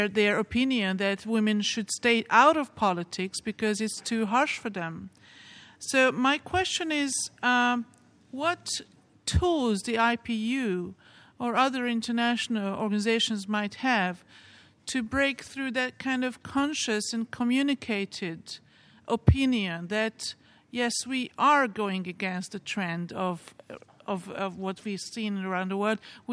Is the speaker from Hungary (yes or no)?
yes; Hungary; I come from Hungary